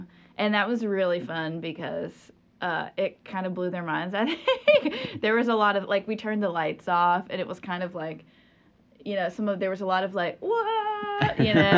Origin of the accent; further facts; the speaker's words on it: Burlington, North Carolina, United States; I'm from Burlington.